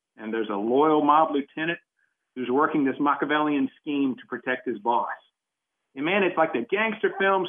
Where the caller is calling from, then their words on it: Raleigh, North Carolina, United States; I'm calling from Raleigh.